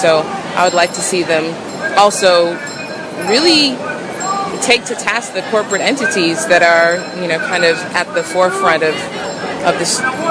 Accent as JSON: {"language": "English", "country": "Guyana", "lives_now": "Brooklyn, United States", "said": "I'm from Brooklyn, originally from Guyana."}